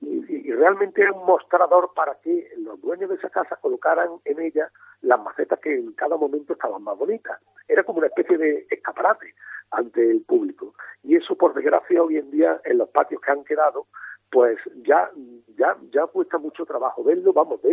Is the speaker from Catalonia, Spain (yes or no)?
no; Córdoba, Andalusia, Spain; y como cordobés que ha luchado tanto por él, pues me da mucha pena verlo en esta situación.